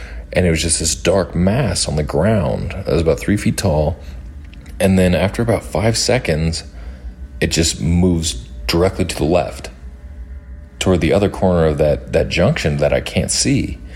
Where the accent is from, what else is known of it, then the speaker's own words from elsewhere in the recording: Manhattan, Kansas, United States; now in Colorado, United States; So I'm currently out in Colorado, but this story takes place in my home state of Kansas, actually in the city of Manhattan, which is to the west of Kansas City.